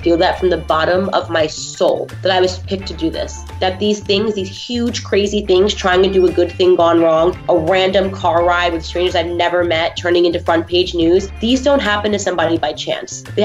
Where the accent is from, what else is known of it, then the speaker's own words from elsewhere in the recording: Stamford, Connecticut, United States; also born or lived in White Plains, United States; So I was born in White Plains, New York, but I was raised in Stamford, Connecticut.